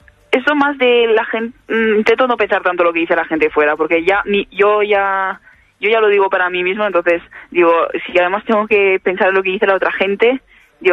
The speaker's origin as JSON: {"language": "Spanish", "country": "Spain", "tie": "born or raised there", "said": "yo he nacido aquí, he ido al cole aquí, soy española, o sea, por España siempre he pensado que es que todo he hecho aquí"}